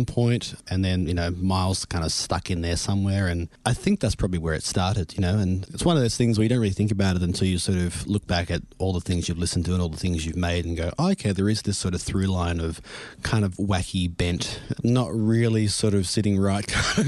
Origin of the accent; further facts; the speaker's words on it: Canberra, Australian Capital Territory, Australia; also born or lived in Berlin / Melbourne; I'm originally from Canberra, before I went to Berlin, obviously I was in Canberra studying